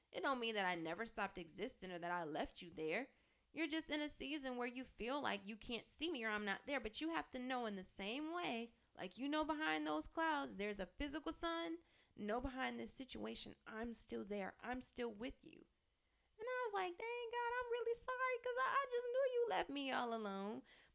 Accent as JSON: {"language": "English", "town": "Detroit", "region": "Michigan", "country": "United States", "said": "If you don't know, I'm from Michigan, from the D to be exact, the only city that we recognize around these parts."}